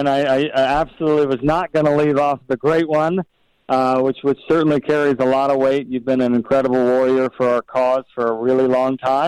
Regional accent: Nevada, United States; how poorly the Democrats are leading my home state of Nevada.

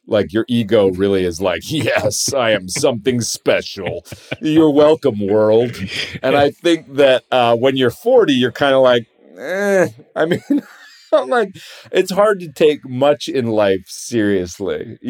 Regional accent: New York, United States; I mean, I was brought up, my whole family's from Houston, Texas. And I was, you know, I mean, I grew up in New York

